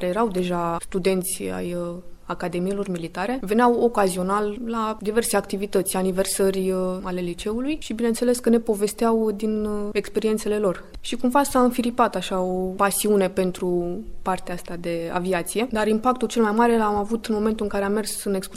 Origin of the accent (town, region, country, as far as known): Brăila, Brăila County, Romania; born or raised there